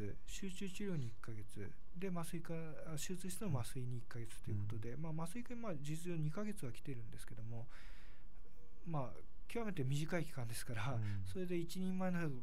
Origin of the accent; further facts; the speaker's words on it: Chiba, Japan; 僕自身も千葉県出身ですし